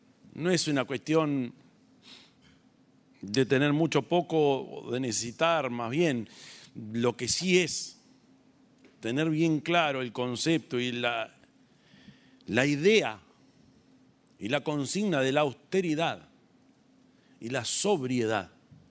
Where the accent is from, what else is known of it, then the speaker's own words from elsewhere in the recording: Uruguay; Como uruguayo, como militante político, como un privilegiado que tuve la suerte y la oportunidad de formarme con el viejo.